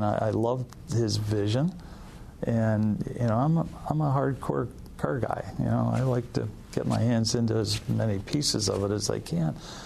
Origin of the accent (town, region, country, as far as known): Cleveland, Ohio, United States; born or raised there